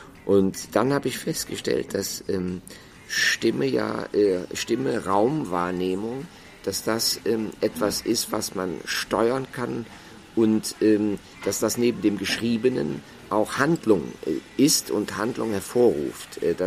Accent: Rhineland, Germany; ich komme aus dem Rheinland und da wird die Kirche mit der Kirche verwechselt etc. Das habe ich mir auch bis heute kaum abgewöhnt.

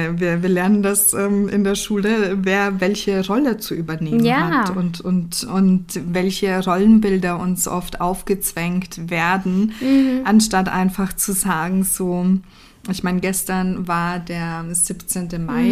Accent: Austria; ich bin ja Österreicherin

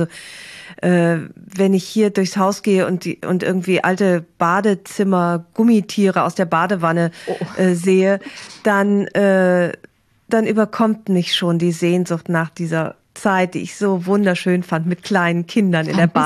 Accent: Aachen, North Rhine-Westphalia, Germany; Oder ich gehe in meine Heimatstadt Aachen zurück.

